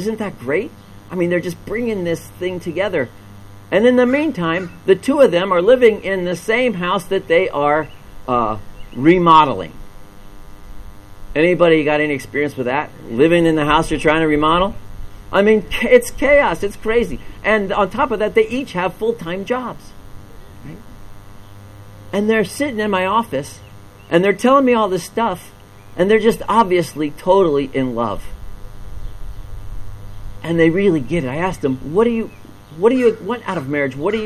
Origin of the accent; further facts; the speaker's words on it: the South, United States; I was thinking kudzu because I'm from the South.